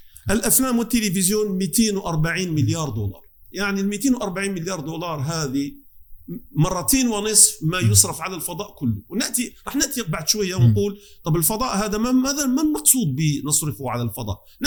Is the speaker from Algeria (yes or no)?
yes; Algeria; born there; وأنا يعني مولود في الجزائر ولي بيت في الجزائر وانتقل إلى الجزائر